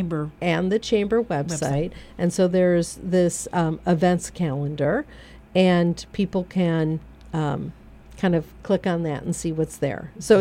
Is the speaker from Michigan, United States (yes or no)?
yes; Michigan, United States; That would make sense. I'm from Michigan.